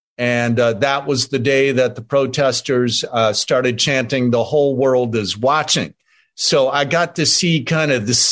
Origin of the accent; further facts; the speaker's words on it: Chicago, Illinois, United States; here I am back in my hometown where I lived for 30 years, from 64 to 94. And as I mentioned, I've always come back. I've never really left Chicago.